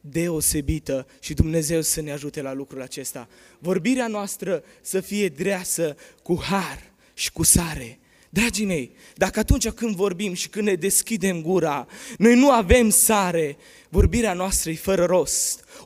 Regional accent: Romania; Eu vin din România și vorbesc limba română.

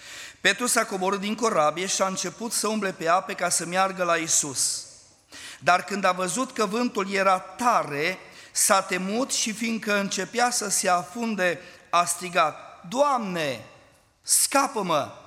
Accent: Sălsig, Maramureș County, Romania; venim din Sălsig, o localitate lângă Baia Mare, undeva la 35 de kilometri

